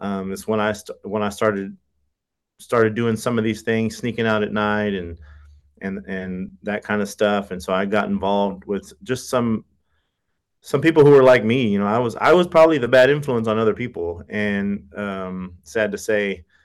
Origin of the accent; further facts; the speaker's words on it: San Angelo, Texas, United States; I grew up in the West Texas town of San Angelo. It's actually the biggest U.S. city without an interstate.